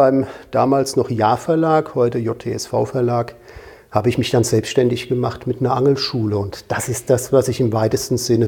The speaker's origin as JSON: {"language": "German", "region": "Rhineland-Palatinate", "country": "Germany", "tie": "born or raised there", "said": "Bin, was man vielleicht auch noch ein bisschen raushört, ein gebürtiger Rheinhesse, komme also aus Rheinland-Pfalz, aus der wunderschönen Gegend, wo der tolle Wein wächst, direkt am Rhein."}